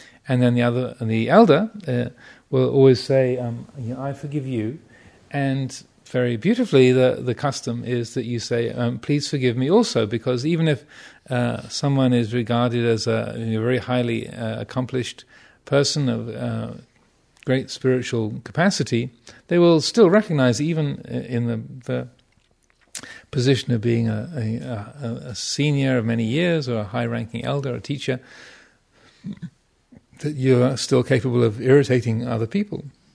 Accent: England, United Kingdom; accent: English; Something that I've said, my obnoxiously English accent, trying to be, I have a problem with being a know-all

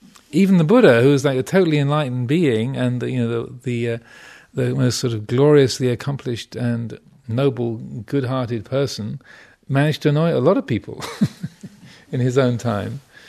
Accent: England, United Kingdom; accent: English; Something that I've said, my obnoxiously English accent, trying to be, I have a problem with being a know-all

